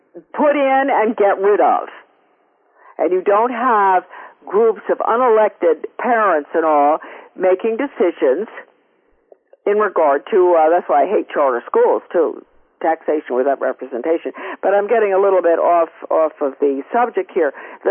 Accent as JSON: {"language": "English", "town": "Bath", "region": "Maine", "country": "United States", "tie": "born or raised there", "said": "let's talk about my hometown, former hometown. Bath, Maine, they build ships, huh?"}